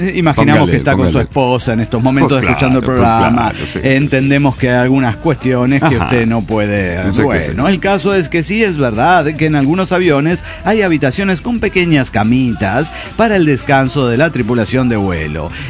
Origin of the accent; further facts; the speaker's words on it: Cochabamba, Bolivia; Hola, ¿cómo están? … de Cochabamba, Bolivia.